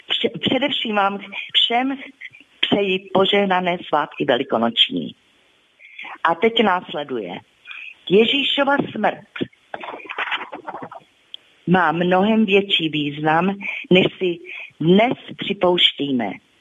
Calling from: Prague, Czechia

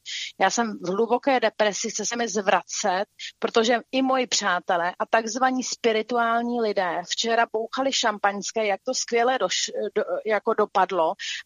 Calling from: Prague, Czechia; jsem posluchačka z Prahy

